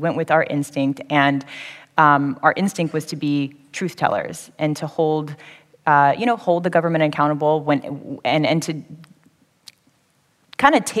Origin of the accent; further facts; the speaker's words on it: United States; Trust me. Like, I'm American.